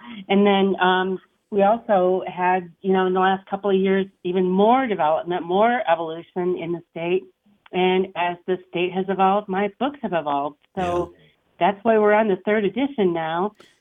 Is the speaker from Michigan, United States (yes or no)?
yes; Detroit, Michigan, United States; born there; I was born in Detroit. I live on the west side of the state now. I've spent my whole life exploring the state